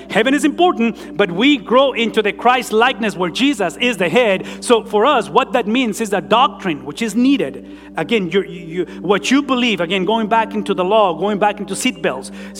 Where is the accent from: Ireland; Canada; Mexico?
Mexico; first language Spanish; English is a second language; now in United States; I told you that 1990, I came from Mexico into the United States. The evidence of my 30 years of pilgriming and journeying through this country is that I tried to speak English. English is the evidence that I've been here for a while. Spanish is who I am.